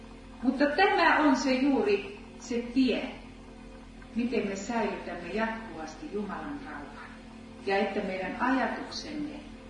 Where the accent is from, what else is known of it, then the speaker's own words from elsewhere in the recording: Helsinki, Uusimaa, Finland; Ja kun tulen sitten rakkaan kotikaupunkini kadulle, Hakaniemen torille, niin tiedätte mitä näin.